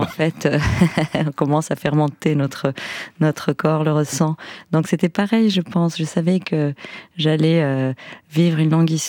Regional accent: France; Oui, je suis française. Ma mère, le père de ma mère était franco-néerlandais

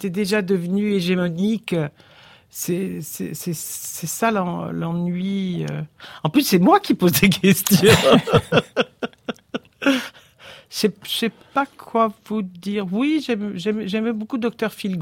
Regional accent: Belgium; En tant que Belge

